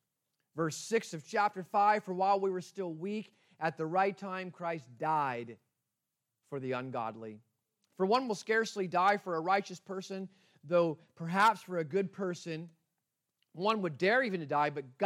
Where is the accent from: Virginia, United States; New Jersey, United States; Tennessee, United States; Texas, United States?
New Jersey, United States; I'm from New Jersey. I'd say, hey, you guys.